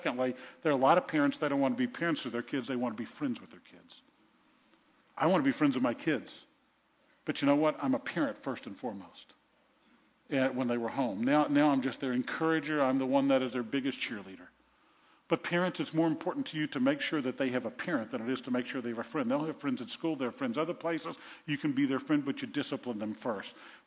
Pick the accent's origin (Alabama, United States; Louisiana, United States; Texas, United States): Louisiana, United States; New Orleans; Now, I grew up in New Orleans. New Orleans is not the safest place in the world